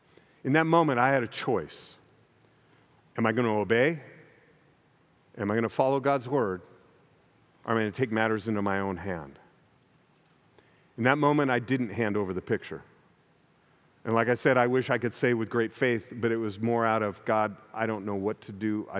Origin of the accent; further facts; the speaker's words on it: California, United States; I'm from California. But my family's from Oklahoma.